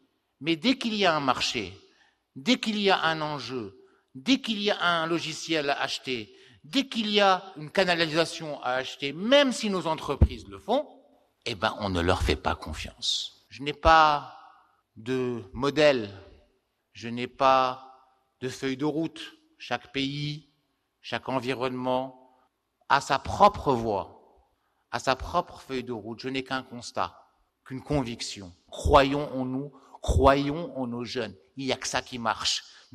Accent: Morocco; La première chose que nous avons constatée, notamment chez nous, au Maroc, c'est la confiance.

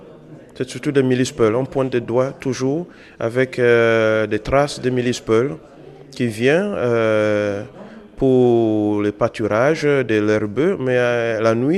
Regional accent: Benue, Nigeria; now in France; Je suis du Nigeria et de l'état de Benue. Ça, c'est le centre-est du pays, qu'on appelle le Middle Belt.

